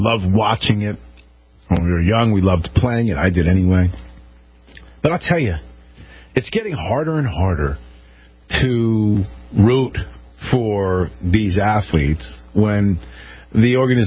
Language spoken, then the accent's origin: English; Connecticut, United States; born there; I was born in Connecticut. I was lucky to be born in Connecticut. I'm proud to bleed red, white, and blue.